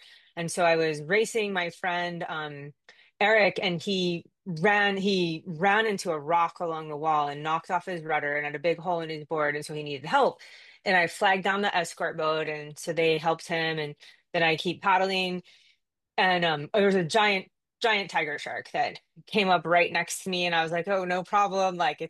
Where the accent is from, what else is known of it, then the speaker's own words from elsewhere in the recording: Canada; born there; I was born in Canada in what I thought was a landlocked place